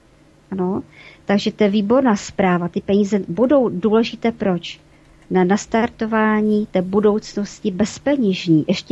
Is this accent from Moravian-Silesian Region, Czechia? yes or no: yes; Opava, Moravian-Silesian Region, Czechia; čili se zastupiteli tady města Opavy, jsem z Opavy